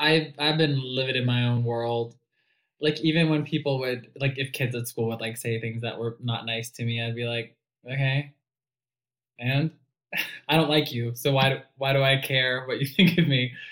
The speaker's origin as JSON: {"language": "English", "town": "Long Island", "region": "New York", "country": "United States", "tie": "born or raised there", "said": "and I grew up on Long Island, so I went into the city with my friend"}